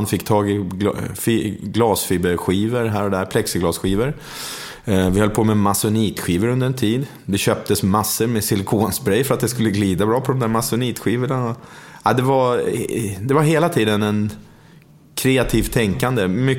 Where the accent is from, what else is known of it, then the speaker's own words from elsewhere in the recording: Tumba, Stockholm County, Sweden; jag hamnade ju där när jag var bara 3-4 år gammal. Så växte jag upp där